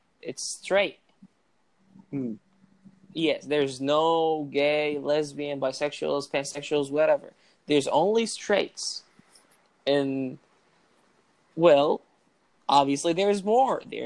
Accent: Iraq; I'm Muslim. So go ahead, ask all your questions. I'm Iraqi. I'm from Iraq.

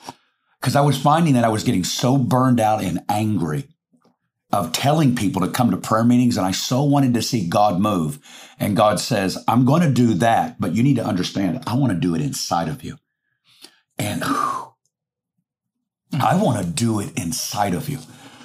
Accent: Arkansas, United States; I didn't know anything. I'm a kid from Arkansas.

